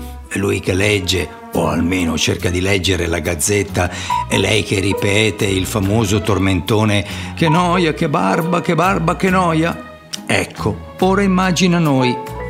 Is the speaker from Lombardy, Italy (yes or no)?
yes; Milan, Lombardy, Italy; also born or lived in Acquedolci; che sono nato ad Acquedolci in provincia di Messina ma cresciuto a Milano.